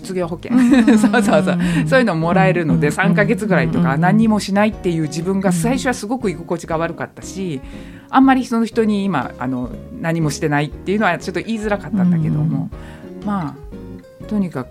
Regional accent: Niigata, Japan; moved away as an adult; now in Tokyo, Japan; 出身は新潟県なんですよ、うん、まあね、だから田舎で本当に外で走り回って遊ぶっていう、まあ、環境にいて、でも、まあ、あの18で東京に来て

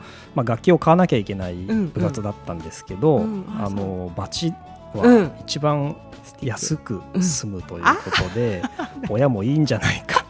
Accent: Shizuoka, Japan; でまあ僕は静岡出身なんですが

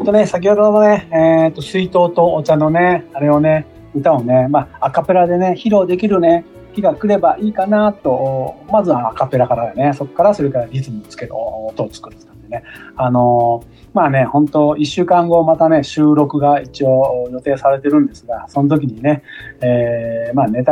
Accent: Kanda, Fukuoka, Japan; now in Hiroshima, Japan; ちょっと今年本当ね2025年はね全然地元福岡県、ね、神田町にね帰ってなかったんで帰ろうかなって、計画してるんですよ

